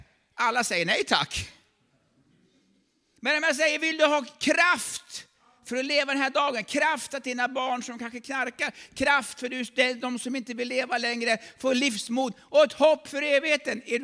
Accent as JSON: {"language": "Swedish", "town": "Sigtuna", "region": "Stockholm County", "country": "Sweden", "said": "Jag kommer från Sigtuna och det känns gott att få vara här."}